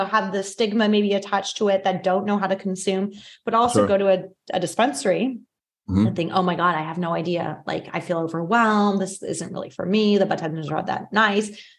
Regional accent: Portland, Oregon, United States; You know, it's interesting because like growing up, I'm from Portland. Like a lot of my friends have dispensaries, like cannabis, weed, whatever.

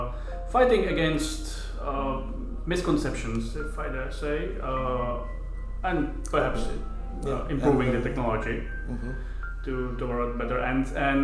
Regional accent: Olomouc, Olomouc Region, Czechia; We are actually from Olomouc originally, so which is your university city on the east

